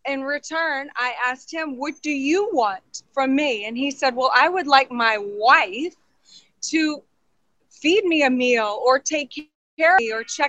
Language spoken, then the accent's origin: English; the South, United States; I'm from the South. I love to entertain people